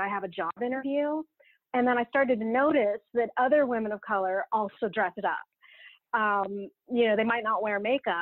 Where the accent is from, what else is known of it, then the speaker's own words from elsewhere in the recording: United States; moved away as an adult; now in Victoria, Canada; I'm in Victoria, I'm an American living in Canada, although I did become a Canadian citizen a little over a year ago.